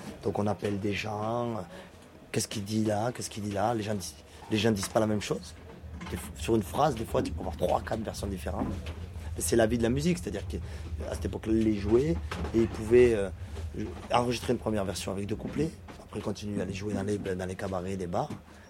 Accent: Toulouse, Occitanie, France; accent: Toulouse; même avec notre accent toulousain, qui d'ailleurs est bien là, même en kabyle et en arabe.

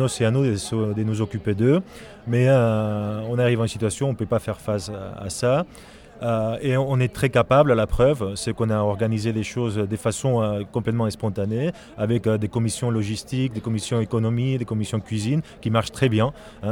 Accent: Poland; French is a second language; Je suis polonais, je fais partie donc d'un pays qui a une histoire très très compliquée

